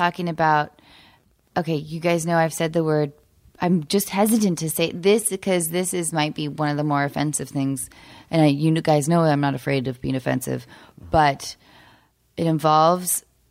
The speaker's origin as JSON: {"language": "English", "region": "Pacific Northwest", "country": "United States", "tie": "born or raised there", "said": "Although, I like cockroaches because I grew up in the Northwest. We don't really have a ton of cockroaches there."}